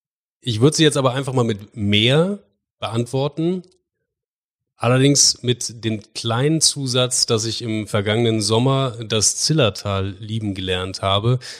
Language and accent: German; Bremen, Germany; Ich bin gebürtiger Bremer und, Entschuldigung, nicht gebürtiger Bremer, ich bin Bremer.